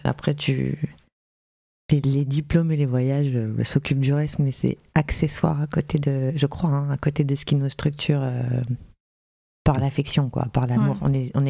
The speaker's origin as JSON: {"language": "French", "town": "Enghien-les-Bains", "region": "Île-de-France", "country": "France", "tie": "born or raised there", "said": "Moi, je suis née à Enghien-les-Bains."}